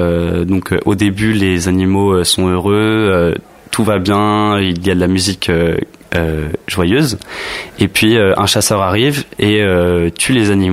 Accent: Sannois, Île-de-France, France; mon lycée de secteur, parce que je suis de Sannois, Hermont, etc.

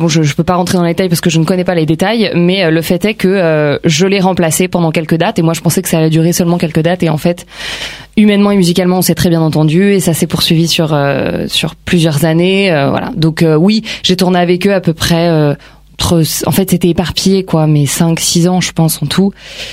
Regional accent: Bondy, Île-de-France, France; born there; now in Paris, France; Je suis née à Bondy dans le 93, au Lila.

